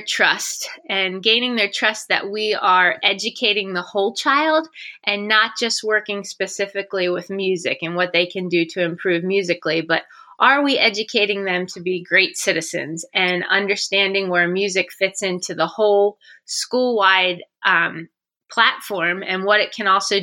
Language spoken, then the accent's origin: English; Pennsylvania, United States; Sure. So I grew up in Pennsylvania, where my father was my elementary and high school band director, and that inspired me to become a music teacher, specifically a band director.